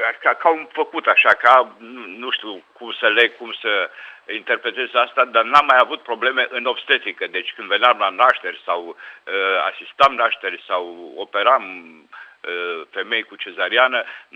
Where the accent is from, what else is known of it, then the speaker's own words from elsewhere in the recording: Banat, Romania; eu sunt din Banat de aici